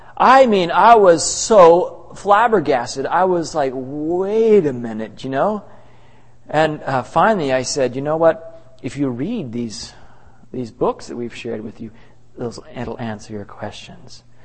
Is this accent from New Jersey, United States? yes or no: no; Arkansas, United States; also born or lived in California; I may have been born in Southern California, but I grew up in Arkansas, you know?